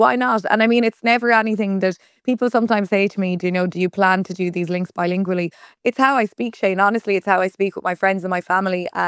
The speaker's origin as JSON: {"language": "English", "country": "Ireland", "said": "And as Irish people, I think there's a massive positive surge towards the language."}